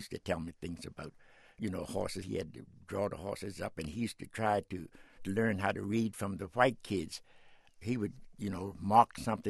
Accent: Washington, District of Columbia, United States; I had a happy time the whole time until, I found when the barriers start to reflect it on you.

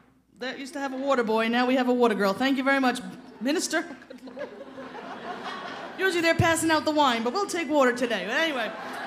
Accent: Yorktown Heights, New York, United States; also born or lived in Bronx; now in Yonkers, United States; I was born in the Bronx and the Woodlawn section of the Bronx and raised in Yorktown Heights in Westchester.

